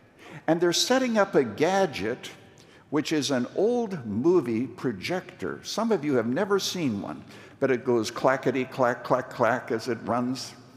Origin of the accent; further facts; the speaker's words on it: Saskatchewan, Canada; I'm a little boy growing up in Saskatchewan, Canada, the last of five children, born on a farm, closest town, 5 miles away, 75 people.